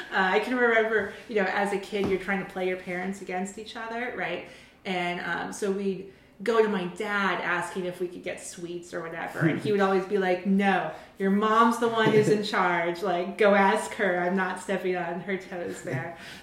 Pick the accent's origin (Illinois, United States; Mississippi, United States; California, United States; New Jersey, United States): Illinois, United States; Champaign; also born or lived in Ithaca, New York; Well, I was born in Ithaca, New York, where my dad was going to graduate school at Cornell and my mom was teaching middle school. And then when I was about three, I believe, we moved to Champaign, Illinois.